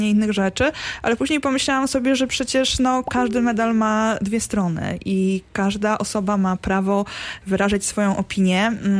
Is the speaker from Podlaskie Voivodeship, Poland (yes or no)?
no; Wieluń, Łódź Voivodeship, Poland; W mojej rodzinnej miejscowości też było bardzo duże zainteresowanie moją książką.